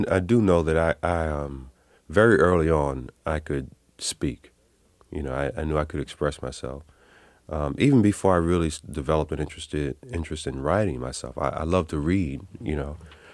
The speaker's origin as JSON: {"language": "English", "town": "New York City", "region": "New York", "country": "United States", "tie": "born or raised there", "said": "I grew up in New York City. Spent a great deal of time in my family homeland in South Carolina. But I grew up in Harlem and East Harlem, or El Barrio."}